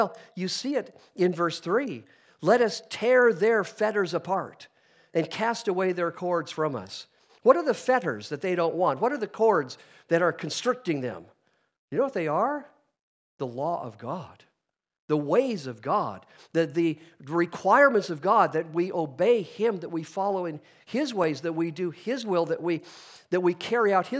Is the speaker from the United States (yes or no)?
yes; United States; Now, I don't know if you can hear this from me as an American